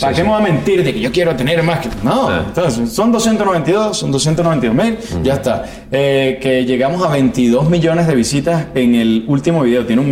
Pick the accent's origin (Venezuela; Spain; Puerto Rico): Venezuela; Porque siento que soy un representante de Venezuela y más que yo venía a hacer folclore.